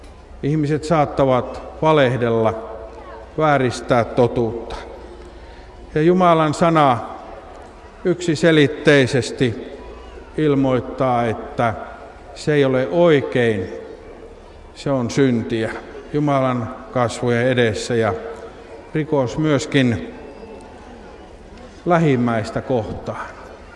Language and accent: Finnish; North Ostrobothnia, Finland; Siellä meillä päin Pohjois-Pohjanmaalla oli aivan tavallista vielä 60-luvulla